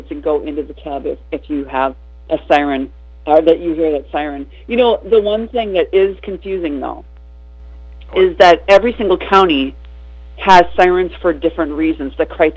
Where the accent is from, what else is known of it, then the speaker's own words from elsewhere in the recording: United States; growing up on the St. Croix River and being outside, I have three brothers and a sister, and I'm pretty much a tomboy